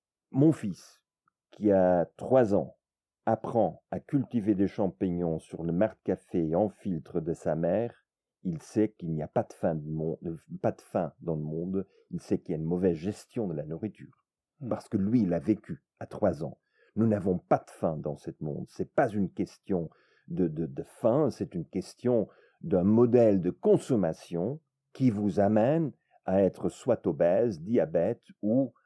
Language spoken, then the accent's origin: French; Brazil; Je viens du Brésil.